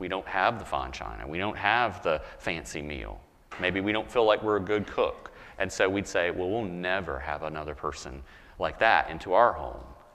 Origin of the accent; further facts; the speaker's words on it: the South, United States; and I grew up in the South, so I feel like I can be critical of the South.